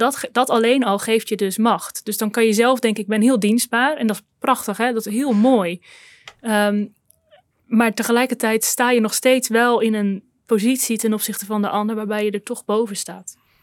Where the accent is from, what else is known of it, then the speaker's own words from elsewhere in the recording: Netherlands; Ja, ja, wij vinden als Nederlanders macht een beetje een vies woord.